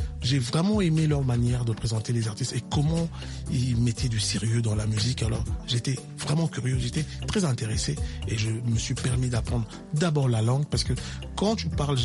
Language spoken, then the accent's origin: French; Kinshasa, DR Congo; je suis un natif de Kinshasa. Du Congo et j'ai grandi à Banda, la Lingala